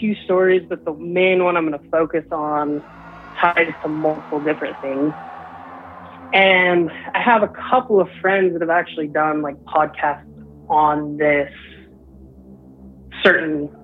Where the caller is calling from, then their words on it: Idaho, United States; calling from Southeast Idaho.